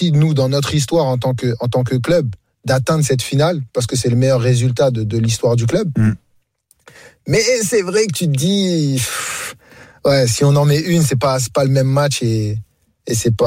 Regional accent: France; born there; Je suis né en France.

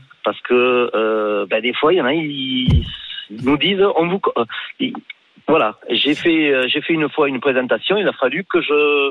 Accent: Toulouse, Occitanie, France; accent: Toulouse; Moi, je suis Toulousain. Je suis fier de mon accent. C'est mon accent, c'est mon identité.

